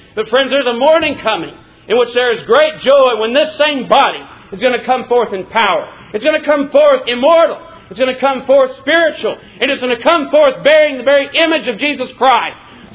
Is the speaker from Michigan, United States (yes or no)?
no; Midland, Texas, United States; The joke around my hometown in West Texas, Midland, Texas, is out there in the middle of nowhere.